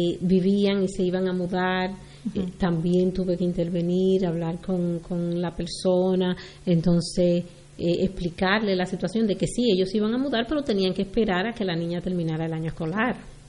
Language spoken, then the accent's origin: Spanish; Dominican Republic; cuando yo llegué a este país es que de donde yo vengo, República Dominicana, nosotros hacemos la fila